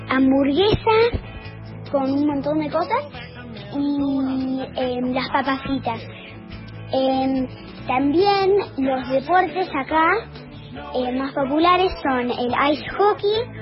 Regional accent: Argentina; now in United States; tengo 9 años y yo soy argentina, pero vivo en Minnesota ahora.

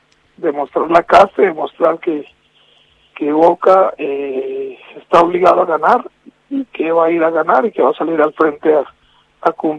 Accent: Colombia; no dejo de ser colombiano por eso, y no dejo de amar a mi país, y no dejo de sentirme orgulloso de ser colombiano, a pesar del estigma, pero soy feliz siendo colombiano y eso no lo voy a cambiar nunca.

